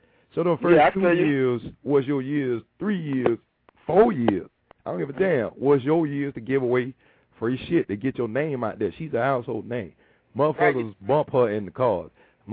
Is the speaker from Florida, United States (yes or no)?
yes; Tampa, Florida, United States; I'm like, well, man, I'm from Tampa too, dog.